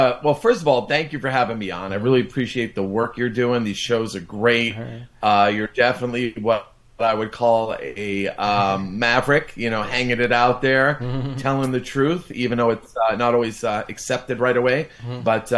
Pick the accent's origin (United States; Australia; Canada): United States; New York; You know, I grew up in New York.